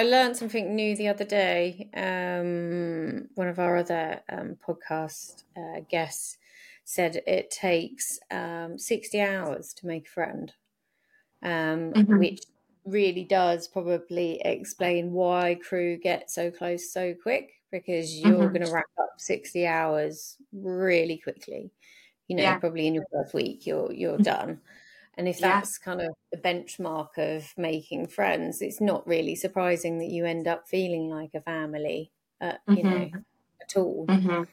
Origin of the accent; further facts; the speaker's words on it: United Kingdom; I think as a Brit